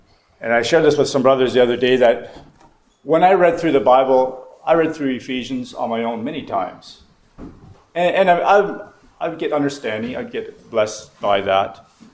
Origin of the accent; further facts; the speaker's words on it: Canada; Our glory is really, as a Canadian, is not really that much.